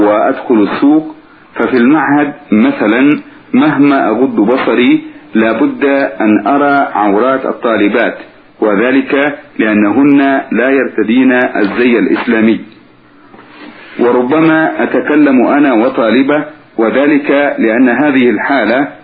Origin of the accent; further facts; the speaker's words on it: Tunisia; يوجد عندنا في تونس الفساد بأنواعه وأشكاله، وأنا كشاب مسلم أقرأ في المعهد